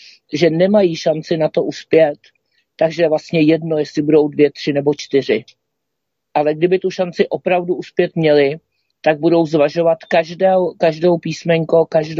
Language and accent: Czech; Prague, Czechia; jsme obě z Prahy 7